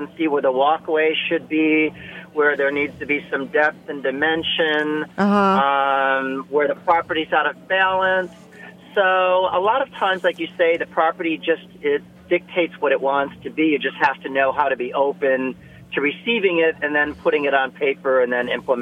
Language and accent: English; Midwest, United States; also born or lived in Phoenix; Growing up in the Midwest on 5 acres in this old Georgian brick farmhouse and learning plant material, I started grooming and pruning and deadheading flowers at the age of 6 or 7.